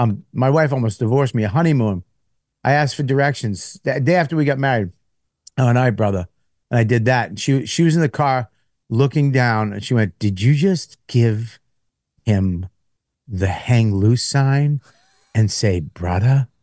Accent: Boston, Massachusetts, United States; That's me. I'm from Boston.

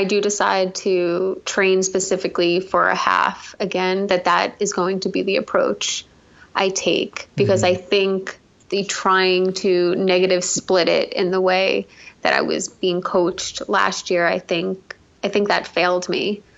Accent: New York City, New York, United States; New York City is where I grew up. So it is kind of like my hometown marathon.

